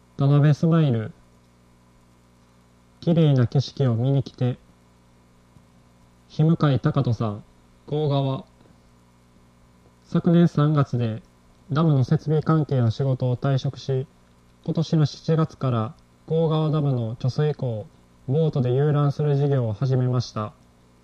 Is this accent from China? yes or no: no; Baku, Azerbaijan; 生まれ育ったバクー市は、田辺市と同じくらい暑い日が9月まで続きます。